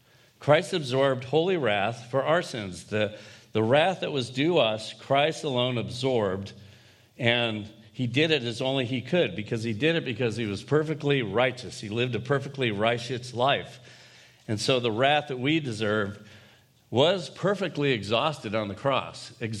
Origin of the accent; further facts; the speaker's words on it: Florida, United States; I grew up in Florida, and there's a lot of swimming pools, and there's the ocean, and beach balls, and different things, you know.